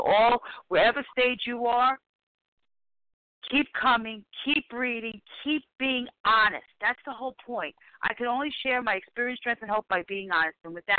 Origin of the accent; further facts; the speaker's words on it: Bronx, New York, United States; from the Bronx, recovering compulsive overeater today.